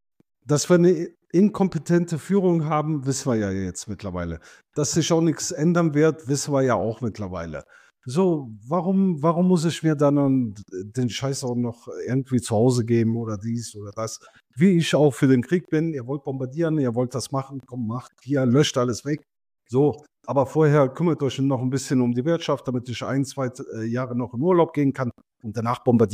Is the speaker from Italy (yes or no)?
yes; Italy; now in Germany; Schade, sage ich als Italiener.